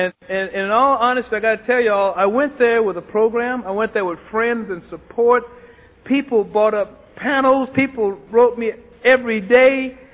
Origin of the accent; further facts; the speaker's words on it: Austin, Texas, United States; the only thing I remember about my hometown was the pain of my mother. So I moved back to Austin, April of 1990, to my mother